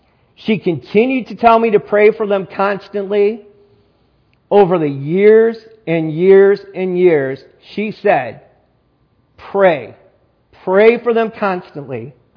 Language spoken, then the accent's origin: English; Michigan, United States; Growing up in Michigan, we had our share of heavy snowfalls during the winters.